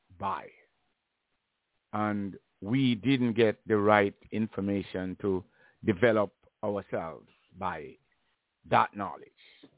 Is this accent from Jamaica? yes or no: yes; Jamaica; I'm over 70. In the world that I grew up in Jamaica, it was a time and a climate of course, it is a place where Christianity pervades the entire